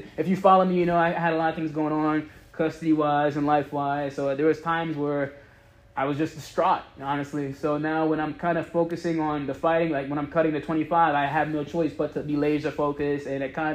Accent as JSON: {"language": "English", "region": "New York", "country": "United States", "tie": "born or raised there", "said": "I'm a New Yorker through and through. You know, that's where I came up at."}